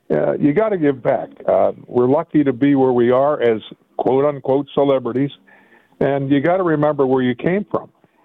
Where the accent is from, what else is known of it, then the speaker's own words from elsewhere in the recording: Pittsburgh, Pennsylvania, United States; growing up in Pittsburgh, you know, I saw enough examples of people who are lucky enough to achieve quote unquote celebrity status to use some of that to give back.